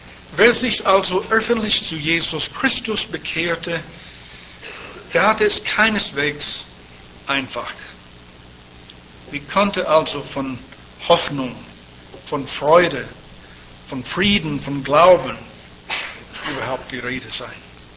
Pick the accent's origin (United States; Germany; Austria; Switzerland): United States; Bei uns zu Hause in meiner Heimat, der 11. September, das ist ein Tag, den wir wohl nie vergessen werden